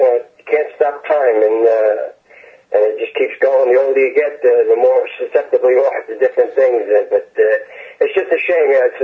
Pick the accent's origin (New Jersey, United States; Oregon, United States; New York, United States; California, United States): New York, United States; Ozone Park; I was from Ozone Park, Queens.